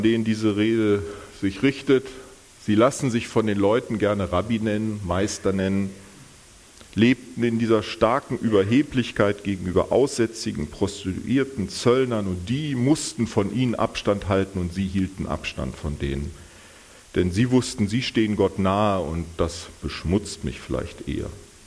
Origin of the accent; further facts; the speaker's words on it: Northern Germany, Germany; Und ich als Norddeutscher hatte auch meine Herausforderungen.